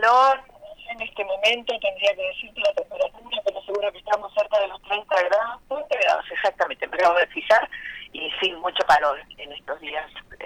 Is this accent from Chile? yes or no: no; Buenos Aires, Argentina; also born or lived in Jujuy; yo nací en Jujuy, a pesar de que crecí aquí en Buenos Aires